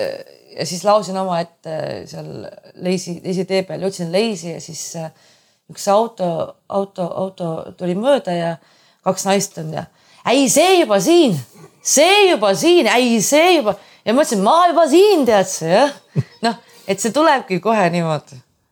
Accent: Saare County, Estonia; Ja kui me oleme saarlased

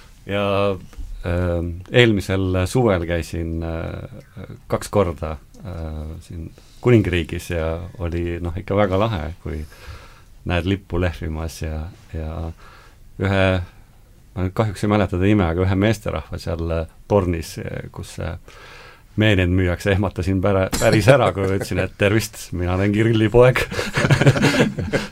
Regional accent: Tallinn, Harju County, Estonia; ma ise ka olen küll enamasti Tallinnast , aga meil on siis emapoolsed vanemate kodu Tõstamaal , mis on päris nagu lähedal ja kohe siin nagu ka mere ääres

